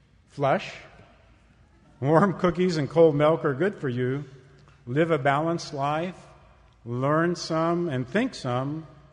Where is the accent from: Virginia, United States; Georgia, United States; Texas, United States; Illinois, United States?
Texas, United States; also born or lived in California; I actually grew up in Texas. I am a Texan, but from a personal perspective, I feel I have some ties to California